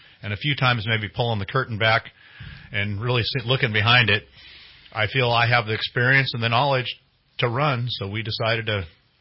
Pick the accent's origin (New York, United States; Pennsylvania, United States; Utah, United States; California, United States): California, United States; I've grown up here in Shasta County all my life. Went to Anderson High School.